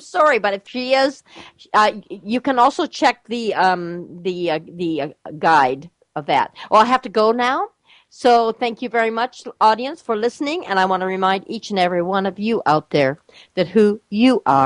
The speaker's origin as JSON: {"language": "English", "town": "Eugene", "region": "Oregon", "country": "United States", "said": "and we're from Eugene, Springfield, Oregon."}